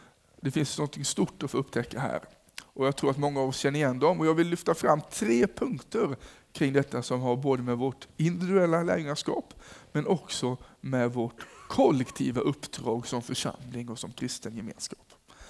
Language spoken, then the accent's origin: Swedish; Skåne, Sweden; Jag är ursprungligen från Skåne och jag är här med min familj, jag har 3 barn.